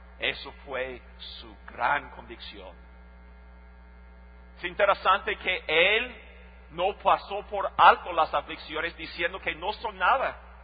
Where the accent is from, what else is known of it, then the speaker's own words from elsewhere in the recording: Costa Rica; especialmente en mi país, Costa Rica.